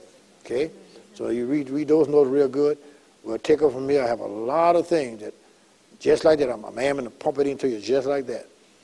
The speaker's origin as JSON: {"language": "English", "country": "Guyana", "said": "I told her I was from Guyana."}